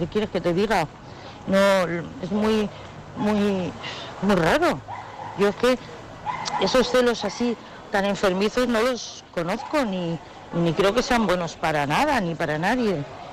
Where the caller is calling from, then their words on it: Madrid, Community of Madrid, Spain; de Madrid. A todos buenas noches, chicos y chicas.